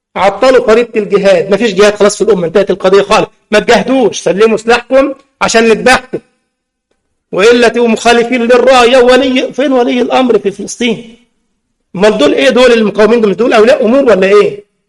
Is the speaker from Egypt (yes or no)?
yes; Egypt; لدرجة واحد عندنا في مصر خلص على علماء مصر وضاعتها